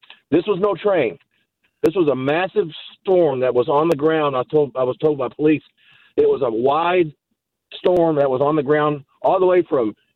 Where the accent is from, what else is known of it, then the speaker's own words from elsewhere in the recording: Texas, United States; moved away as an adult; I'm from Texas. We've been here about 4.5 years.